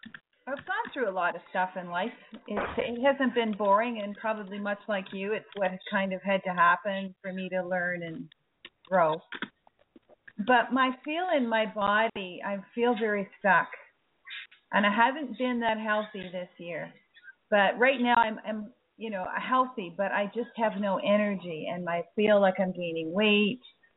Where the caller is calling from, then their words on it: Canada; I'm from Canada.